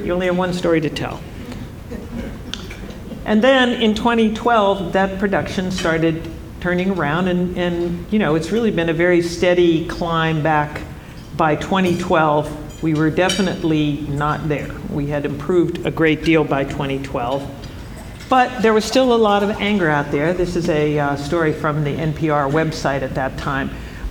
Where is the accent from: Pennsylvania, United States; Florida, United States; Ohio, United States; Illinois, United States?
Ohio, United States; Youngstown; Interested in what happened to my hometown of Youngstown.